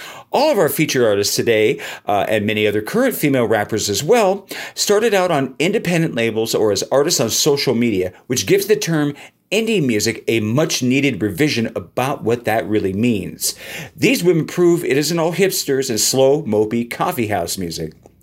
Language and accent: English; California, United States; We are both originally from California